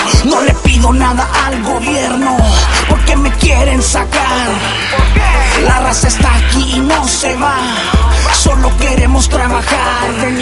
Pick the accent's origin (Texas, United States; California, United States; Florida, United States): California, United States; also born or lived in Mexico; soy mexicano, crecido en las calles de California.